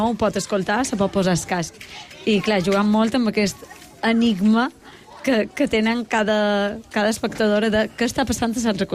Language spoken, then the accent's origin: Catalan; Esporles, Balearic Islands, Spain; va anar en el meu poble, Esporles